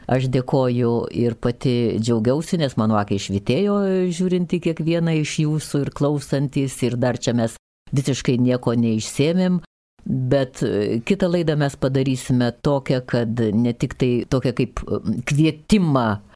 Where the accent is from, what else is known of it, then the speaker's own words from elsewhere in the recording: Kaunas, Kaunas County, Lithuania; aš iš viso prigimimo esu iš Šančių, iš Nemuno, iš Kranto alėjos ten